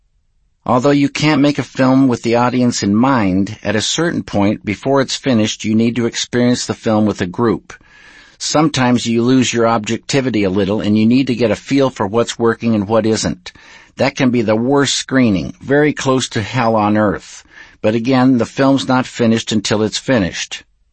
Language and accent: English; Missoula, Montana, United States; even though I'm from Missoula, Montana, which is not the surrealistic capital of the world